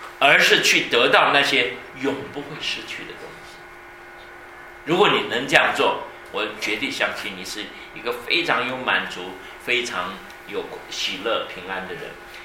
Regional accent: China; 我们中国人也有去做宣教士的

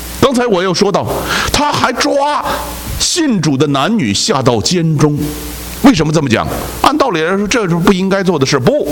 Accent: China; 哎呀，有的人跟我们中国人长得一模一样，

